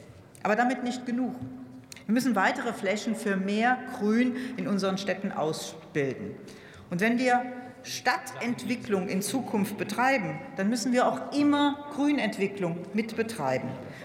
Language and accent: German; Andernach, Rhineland-Palatinate, Germany; Meine Heimatstadt Andernach, aus der ich komme